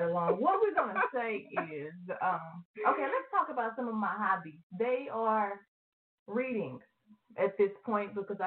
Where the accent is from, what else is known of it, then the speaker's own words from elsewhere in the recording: Austin, Texas, United States; also born or lived in Houston; I am originally from Austin. That's where I was born and raised up until I went into middle school, and then I moved to Houston.